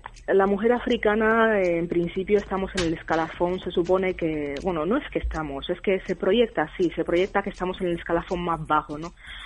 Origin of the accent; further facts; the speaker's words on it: Equatorial Guinea; he estado una temporada en mi tierra, ¿no? En Guinea.